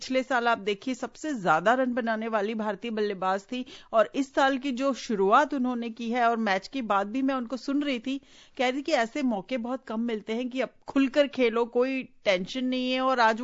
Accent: Indore, Madhya Pradesh, India; आपको याद होगा कि 2011 में मेरे शहर इंदौर में

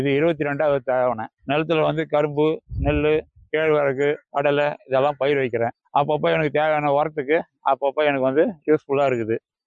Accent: Seganur, Tamil Nadu, India; நான் வந்து சேகனூர் கிராமத்தை சேர்ந்தவன்.

